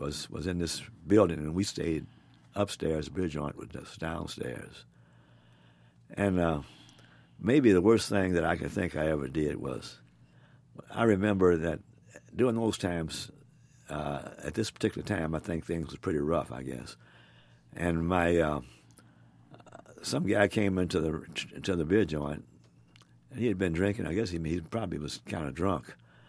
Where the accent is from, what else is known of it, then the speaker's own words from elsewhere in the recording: Kansas City, Kansas, United States; Well, we both grew up in Kansas City, Kansas.